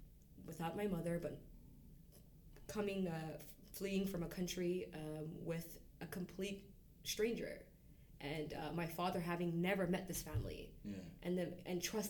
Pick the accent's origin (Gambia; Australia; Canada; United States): Canada; Toronto, Ontario; I grew up in Regent Park my whole entire life. Grew up on beef patties and peanut butter juice, if you know, you know.